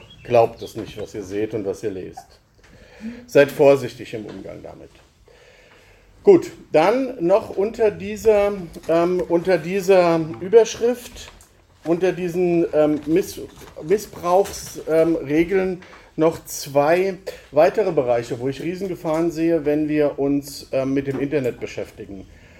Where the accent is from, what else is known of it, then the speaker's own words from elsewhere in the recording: Germany; Als Deutsche ist das halt die Generallüge.